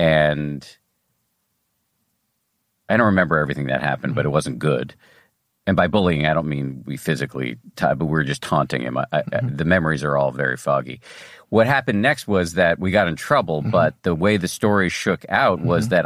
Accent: Newton, Massachusetts, United States; When I was 10 or something like that, I grew up in Newton, Massachusetts

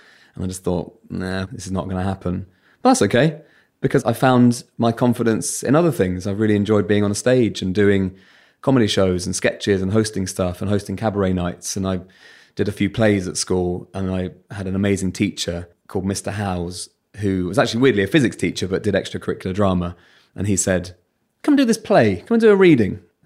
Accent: England, United Kingdom; accent: southern; But yeah, the accent thing, I couldn't sit here seriously and say that a very normal southern accent has held me back in any way because it hasn't.

